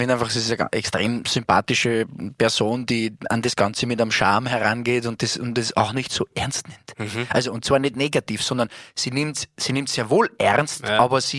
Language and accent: German; Upper Austria, Austria; Also und für mich, als Oberösterreicher damals